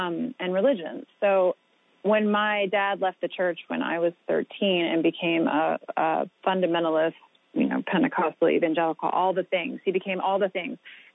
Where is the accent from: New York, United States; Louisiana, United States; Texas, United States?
Louisiana, United States; New Orleans; I mean, I grew up Catholic in New Orleans, and it's a very Catholic culture.